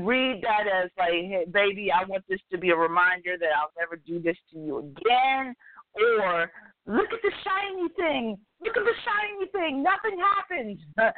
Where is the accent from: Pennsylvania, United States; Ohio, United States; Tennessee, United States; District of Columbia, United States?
Ohio, United States; also born or lived in New York; Okay, look, I grew up in Ohio, so I feel like that's where regular people live